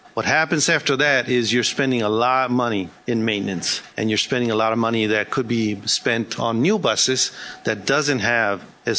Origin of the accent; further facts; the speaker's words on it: Texas, United States; I came from West Texas and a little larger district. We had a lot more challenges.